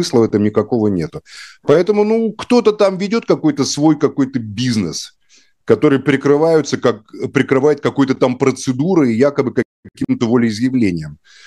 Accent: Moscow, Russia; я заинтересован как москвич, чтобы мой город перестали уродовать.

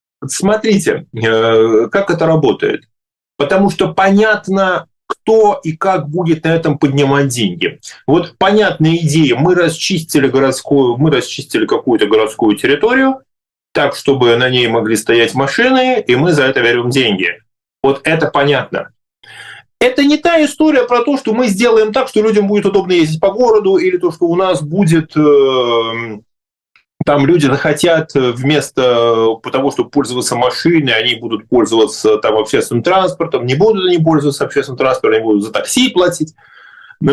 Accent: Saint Petersburg, Russia; из Петербурга, у нас здесь город завален снегом.

